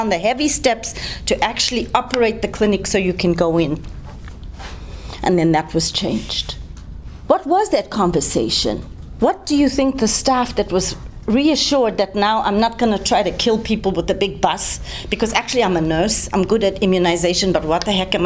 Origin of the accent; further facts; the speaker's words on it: South Africa; born there; moved away as an adult; Now, I was born in South Africa, and I did public health in South Africa.